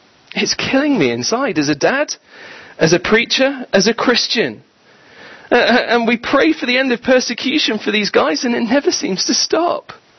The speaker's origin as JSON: {"language": "English", "country": "United Kingdom", "said": "Or it may just be that we're British, and we're cynical."}